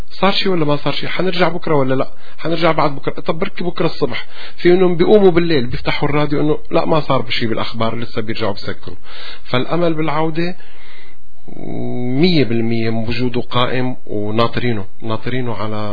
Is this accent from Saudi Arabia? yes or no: no; Syria; أنا سوري مثلي مثلهم